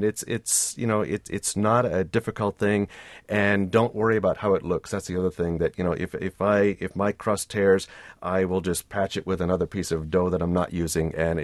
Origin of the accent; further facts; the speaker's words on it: Massachusetts, United States; now in Wisconsin, United States; I grew up in Massachusetts. Those are all great products from where I came from